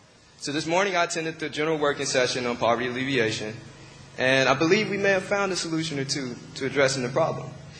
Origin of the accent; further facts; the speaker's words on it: Forest City, United States; I'm from Forest City, and I'm currently attending the University of Chicago, an econ major.